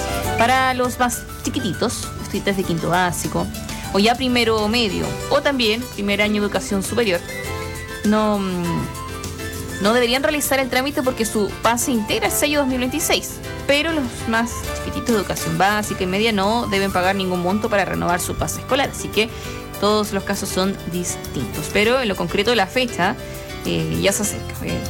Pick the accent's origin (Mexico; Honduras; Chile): Chile; como buen chileno uno siempre anda a última hora